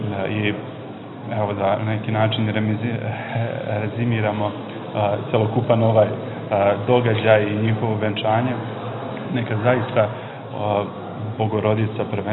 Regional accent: Valjevo, Kolubara District, Serbia; also born or lived in Australia; dolazim iz Valjeva, služim u bolničkoj crkvi Svetih Besrebrenika Kozme i Damjana pri Valjevskoj bolnici.

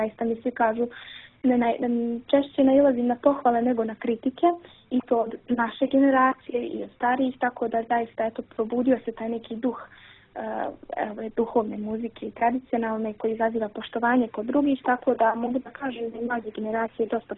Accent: Zvornik, Republika Srpska, Bosnia & Herzegovina; Inače, moj rodni kraj je Zvornik, on je tu odmah na granici sa Srbijom, tako da sam jako blizu.

